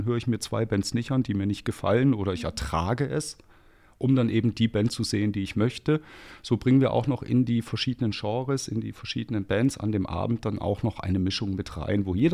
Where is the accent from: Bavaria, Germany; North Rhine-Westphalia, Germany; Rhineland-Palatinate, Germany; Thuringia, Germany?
Thuringia, Germany; now in Ulm, Germany; ich bin kein gebürtiger Ulmer, ich komme aus Thüringen